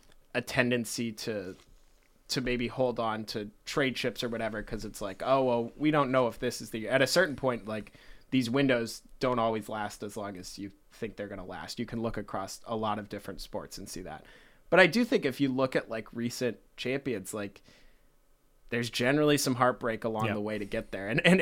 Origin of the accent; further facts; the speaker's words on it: St. Louis, Missouri, United States; I grew up a big baseball fan, I'm from St. Louis, and grew up a big Cardinals fan